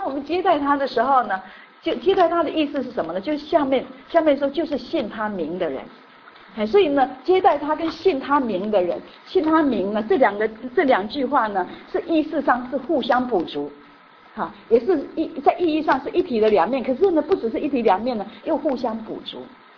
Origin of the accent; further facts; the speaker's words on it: China; 那犹太人取名字跟我们中国人一样有意义